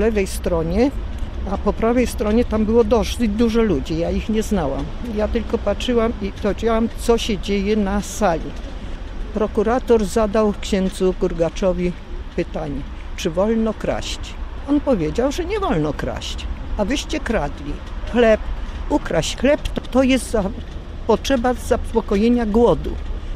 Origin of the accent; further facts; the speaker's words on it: Kraków, Lesser Poland, Poland; Jestem z Krakowa.